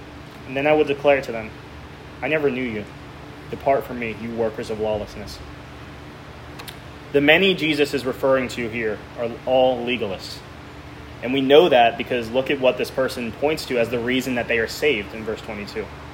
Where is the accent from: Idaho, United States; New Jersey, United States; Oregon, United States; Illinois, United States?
New Jersey, United States; I'm from Jersey, so this resonates with me a lot. You're New Jersey, literally anywhere you are, you're always within like an hour of the beach.